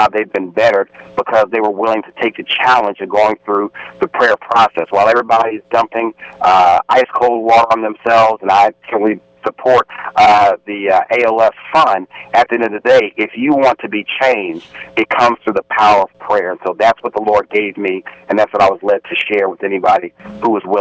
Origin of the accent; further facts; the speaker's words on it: New Jersey, United States; I'm from Jersey, and sometimes when you go to the corner store in Jersey